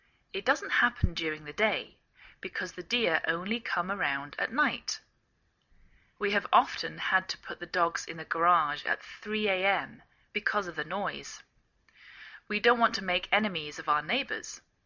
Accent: England, United Kingdom; now in United States

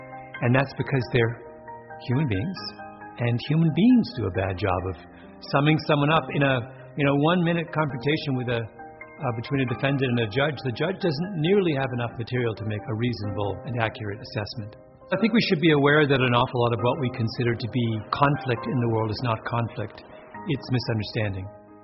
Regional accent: Ontario, Canada; I grew up in Southern Ontario in the 70s.

